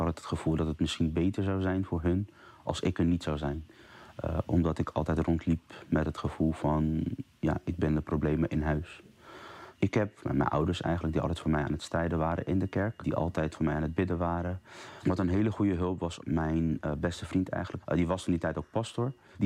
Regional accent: Zoetermeer, South Holland, Netherlands; ik ben 29 jaar. Ik kom uit Zoetermeer.

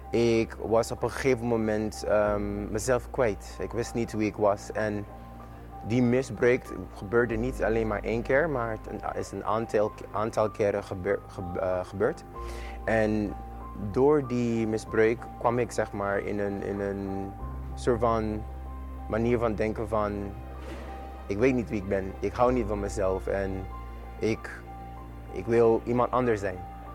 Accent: Sint Maarten; Dutch is a second language; moved away as an adult; now in Netherlands; Ik ben heel jong, ben 24 jaar oud en eigenlijk ik kwam hier naar Nederland om te studeren, om mijn studies door te zetten, want ik ben geboren en getogen op St. Maarten.

